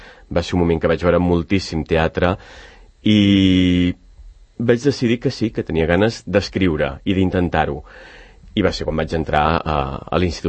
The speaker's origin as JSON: {"language": "Catalan", "region": "Catalonia", "country": "Spain", "said": "els dos som de la Plana"}